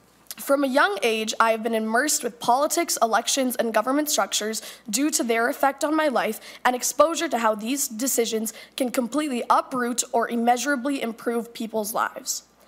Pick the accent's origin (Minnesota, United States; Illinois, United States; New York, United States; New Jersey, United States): Minnesota, United States; Eden Prairie; I'm from Eden Prairie, Minnesota. I'm currently a senior at Minnetonka High School